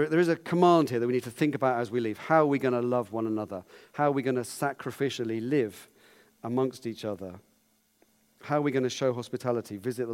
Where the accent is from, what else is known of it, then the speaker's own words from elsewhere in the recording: United Kingdom; But you know, maybe not hate because I'm British.